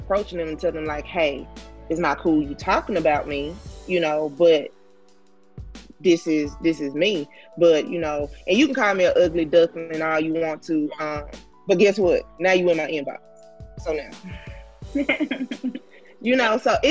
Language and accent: English; Mississippi, United States; I think a lot of that comes from by me being born and raised in the Mississippi Delta.